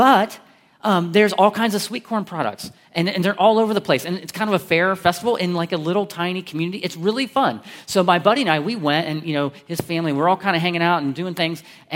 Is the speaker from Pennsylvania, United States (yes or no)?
no; Columbus, Ohio, United States; So listen, I grew up in Columbus, so I never had little town festivals. The only thing we had was the Ohio State Fair